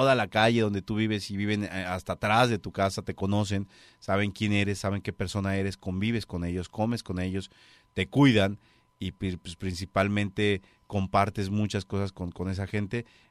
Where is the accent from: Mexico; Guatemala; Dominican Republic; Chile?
Mexico; now in United States; me siento 100% orgulloso de mis raíces porque pues por algo soy mexicano, por ahí nací, ahí crecí. Amo mi tierra, amo mi país, amo la experiencia y la esencia que puede tener. En Estados Unidos me han cobijado bastante bien, me siento muy a gusto, me siento muy confortable